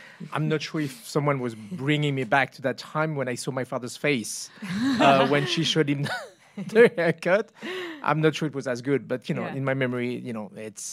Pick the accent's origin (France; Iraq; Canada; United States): France; I'm from France. There's no such thing.